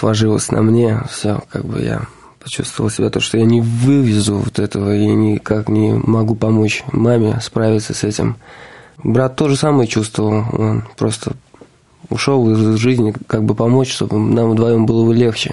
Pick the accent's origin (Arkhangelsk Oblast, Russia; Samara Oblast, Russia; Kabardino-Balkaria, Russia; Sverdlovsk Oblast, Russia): Samara Oblast, Russia; Samara; born there; Родился я в Самаре, мне 23 года.